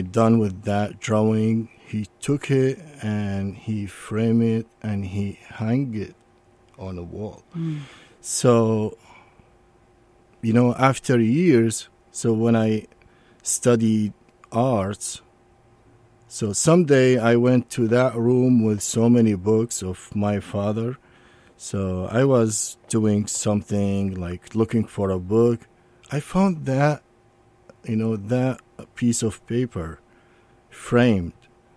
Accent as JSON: {"language": "English", "town": "Baghdad", "region": "Baghdad Governorate", "country": "Iraq", "lives_now": "United States", "said": "I'm originally from Baghdad, Iraq. Proudly, I'm a U.S. citizen now. I'm from a middle-class family. My father was author and a journalist."}